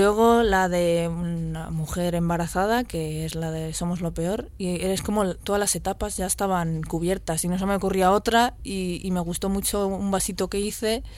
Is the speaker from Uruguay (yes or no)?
no; Argentina; also born or lived in Madrid, Spain; now in Barakaldo, Spain; como soy de Argentina, pero también de Madrid y ahora vivo en Baracaldo, pues es como que nunca al final pertenezco a ningún sitio